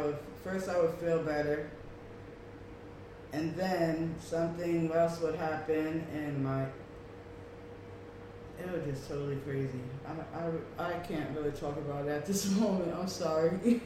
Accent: Hudson, New York, United States; I grew up in, I grew up all around Hudson because we lived a few different places. I was raised on Warren Street, Allen Street, well, mainly Warren Street and Allen Street, actually.

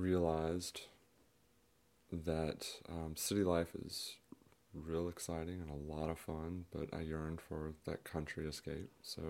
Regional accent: Deltaville, Virginia, United States; also born or lived in New York City; I'm originally from Virginia, tiny little town called Deltaville, which is right on the Chesapeake Bay between two fairly large rivers.

